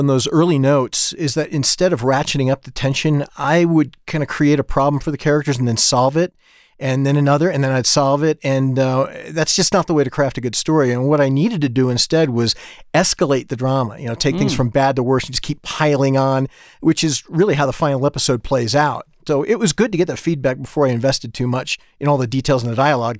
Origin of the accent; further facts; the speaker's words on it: East Coast, United States; You know, as a kid, I grew up on the East Coast, you know, so boats and the ocean, that whole culture is really where I come from.